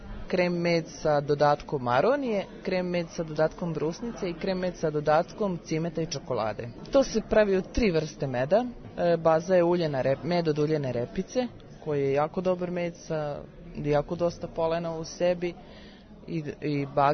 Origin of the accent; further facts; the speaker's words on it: Bosnia & Herzegovina; doselili smo pri svega iz Bosne, nismo živjeli ovde.